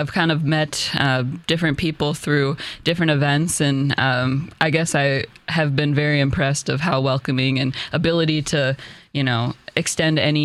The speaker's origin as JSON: {"language": "English", "town": "Knapp", "region": "Wisconsin", "country": "United States", "tie": "born or raised there", "moved": "as an adult", "said": "up in a small town in kind of western central Wisconsin. The name is Knapp, but I tell people that I'm from Menominee because that's a bigger kind of adjacent town. And I grew up on a dairy farm there."}